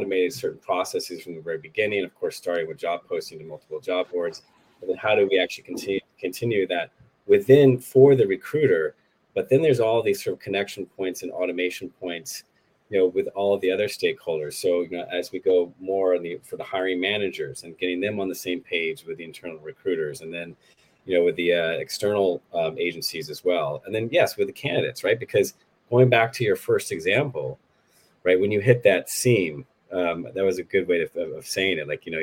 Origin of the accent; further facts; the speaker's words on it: New England, United States; And like, I grew up in New England, in the States.